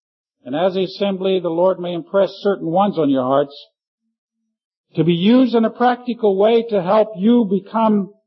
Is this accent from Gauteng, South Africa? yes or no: yes; Johannesburg, Gauteng, South Africa; I'm from South Africa, Johannesburg.